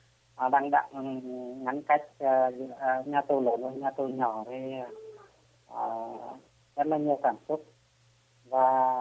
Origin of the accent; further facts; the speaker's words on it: Hà Tĩnh, Vietnam; now in Hanoi, Vietnam; Quê tôi thì ở Hà Tĩnh, Hà Nội là cái nơi mà tôi đã học tập một thời gian dài, và sau đấy thì ở lại công tác.